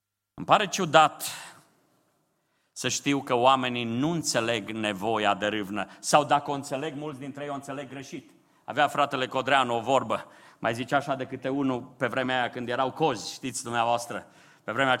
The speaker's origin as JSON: {"language": "Romanian", "country": "Romania", "said": "pentru noi ca români"}